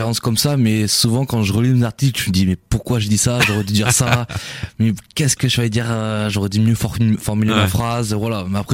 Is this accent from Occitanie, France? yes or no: yes; Colomiers, Occitanie, France; je suis de Colomiers. J'ai formé à Colomiers, donc c'est pas très loin.